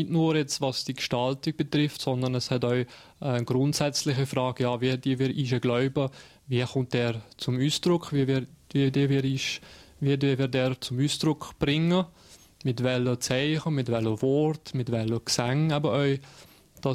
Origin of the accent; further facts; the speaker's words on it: Sion, Valais, Switzerland; ich bin schon Walliser, ja. Ich bin in Sitten aufgewachsen, habe das Brieg das Kollegium gemacht. Nachher bin ich auf Freiburg gegangen, habe da Theologie studiert, 5 Jahre. Und dann bin ich auf Luzern, habe da Kirchenmusik gemacht, 3 Jahre lang.